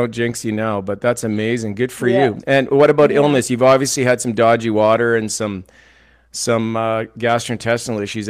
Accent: Canada; we're Canadian. We're Canadian

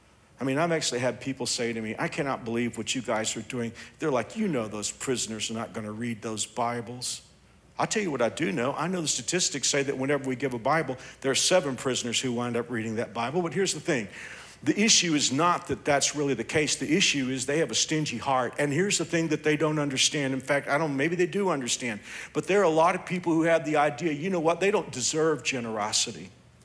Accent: Andover, Kansas, United States; When the tornado hit my hometown of Andover

